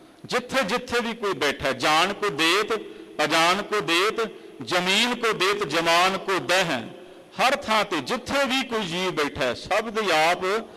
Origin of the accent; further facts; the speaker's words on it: Punjab, India; born there; ਅਸੀਂ ਗੁਰਸਿੱਖਾਂ ਦੇ ਘਰੇ ਜਨਮ ਲਿਆ, ਅਸੀਂ ਪੰਜਾਬ ਦੀ ਧਰਤੀ 'ਤੇ ਜਨਮ ਲਿਆ।